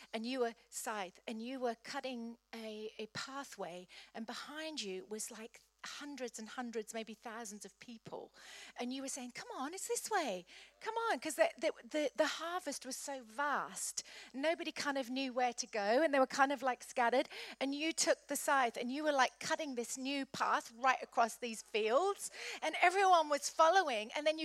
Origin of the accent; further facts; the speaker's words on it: United Kingdom; because we're British, aren't we?